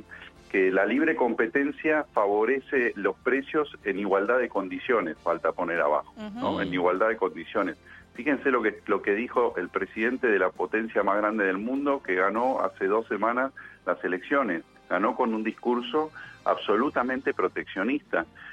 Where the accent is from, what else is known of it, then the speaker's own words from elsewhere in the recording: Argentina; lo que nosotros decimos como pymes argentinos, como productores nacionales